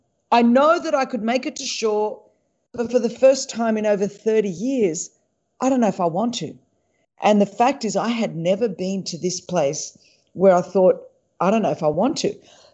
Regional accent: Australia; accent: Australian; I hope you understand my Aussie accent.

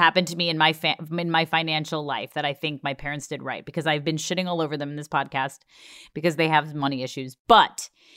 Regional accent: Long Island, New York, United States; Obviously, I'm from Long Island

